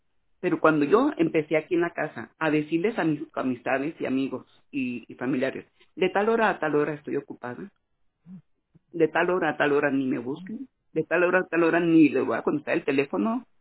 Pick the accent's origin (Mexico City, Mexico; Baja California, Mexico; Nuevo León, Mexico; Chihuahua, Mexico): Chihuahua, Mexico; Ciudad Juárez; La gente que me conoce, yo soy de Juárez